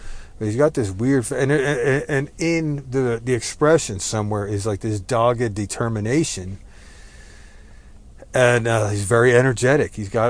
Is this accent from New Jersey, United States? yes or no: yes; New Jersey, United States; now in Texas, United States; Fair warning, I am Texan by choice, but I was raised in New Jersey, so take cover.